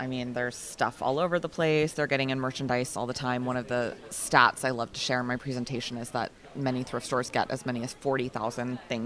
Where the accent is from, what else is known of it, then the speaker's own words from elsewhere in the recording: Ponte Vedra Beach, Florida, United States; also born or lived in Georgia; Yep. I was born in Northeast Georgia, but yeah, I've been in Florida for most of my life, Ponte Vedra Beach